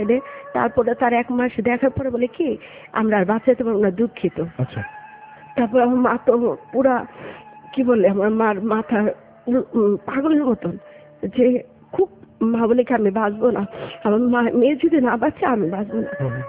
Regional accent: Dhaka, Dhaka Division, Bangladesh; born there; আমি ঢাকা।

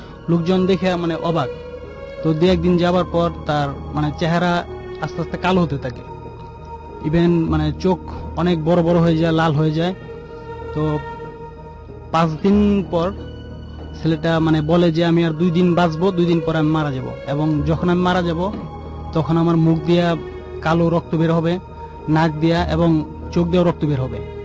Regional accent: Gazipur, Dhaka Division, Bangladesh; আর আমি এসেছি গাজীপুর থেকে।

